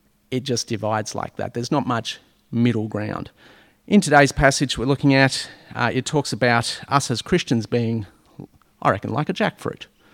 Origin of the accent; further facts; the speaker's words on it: Bangladesh; now in Australia; When we were growing up in Bangladesh, one of the homes that we lived in had a jackfruit tree